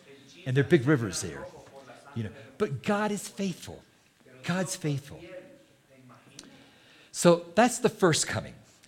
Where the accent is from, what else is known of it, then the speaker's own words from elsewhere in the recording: Taiwan; I was growing up in Taiwan, which was called Free China at that time.